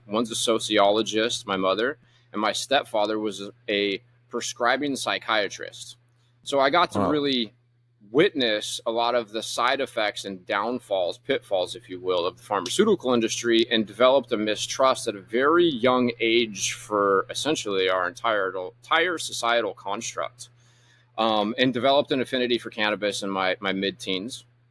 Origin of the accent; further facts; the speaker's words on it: California, United States; now in Northern California, United States; I came to Northern California from Southern California, where I grew up, in 2009. I was 25 years old.